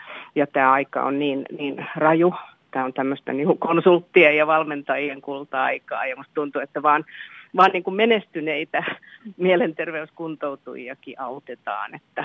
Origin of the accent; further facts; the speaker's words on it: Helsinki, Uusimaa, Finland; mä oon syntyisin Kalliosta. Mä oon hyvin rososesta miljöistä kotoisin, yhteisöstä, jossa tämmöiset ongelmat oli ihan joka päivässä. Mä oon nähnyt lapsena tosi paljon kaikenlaista.